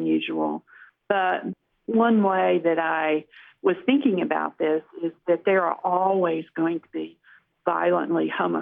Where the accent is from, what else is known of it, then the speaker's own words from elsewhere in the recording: Tupelo, Mississippi, United States; it wasn't as repressive as one might think in, say, a town like my hometown of Tupelo.